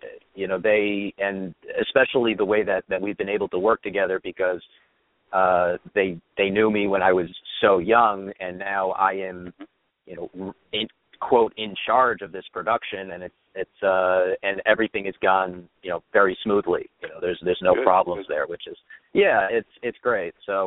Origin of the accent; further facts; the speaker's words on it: Leonia, New Jersey, United States; Both myself and my sister, when we grew up in Leonia, we were active members of the Leonia Players Guild